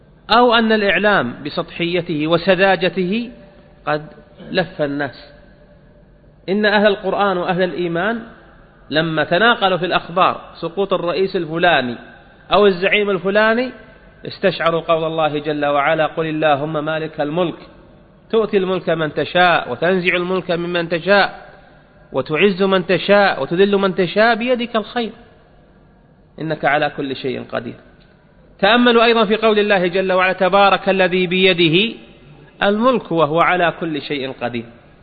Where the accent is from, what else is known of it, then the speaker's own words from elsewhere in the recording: Saudi Arabia; احنا عندنا في السعودية نوديه للطائف